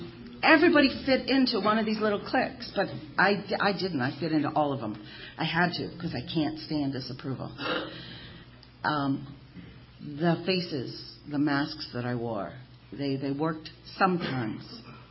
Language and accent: English; Massachusetts, United States; But I grew up in Boston, a little town, about 20 miles north of Boston.